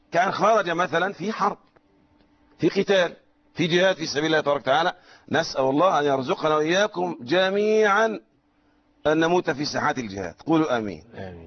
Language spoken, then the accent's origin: Arabic; Egypt; وهذا وقع عندنا في مصر هنا في المدة الأخيرة